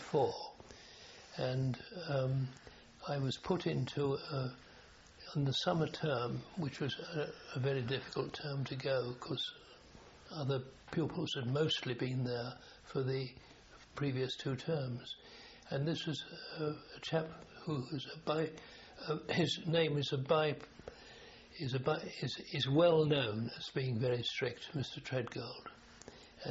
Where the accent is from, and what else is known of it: London, United Kingdom; born or raised there